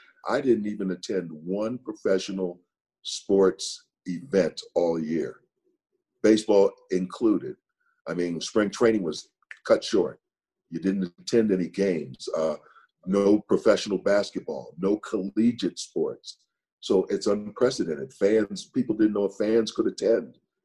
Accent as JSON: {"language": "English", "town": "San Diego", "region": "California", "country": "United States", "said": "I come from San Diego. Couldn't believe it."}